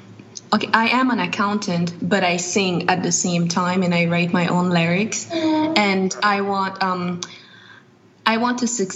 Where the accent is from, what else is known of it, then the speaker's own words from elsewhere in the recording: Turks & Caicos Islands; Oh, okay. I am from the Turks and Caicos Islands.